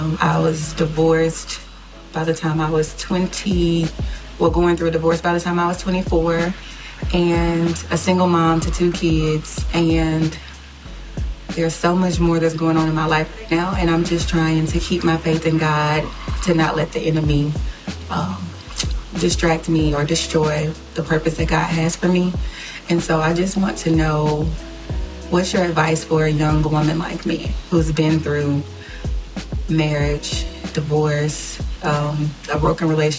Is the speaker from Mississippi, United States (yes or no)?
yes; Gulfport, Mississippi, United States; I'm from Gulfport, Mississippi.